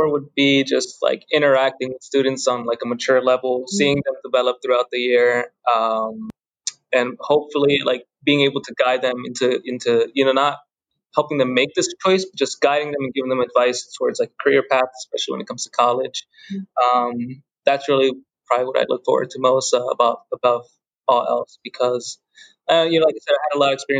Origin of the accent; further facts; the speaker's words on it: Bronx, New York, United States; born there; also born or lived in Vineland, New Jersey; And I was born in New York, the Bronx, and then we moved down to Vineland. So like, that's why I'm here, you know?